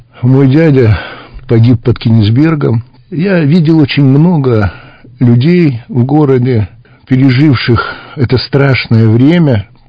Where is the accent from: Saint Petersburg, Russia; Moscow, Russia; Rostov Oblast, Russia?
Rostov Oblast, Russia; Rostov-on-Don; now in Irkutsk, Russia; С 1981 года я живу в городе Иркутске и работаю в этом замечательном театре. Сам я ростовчанин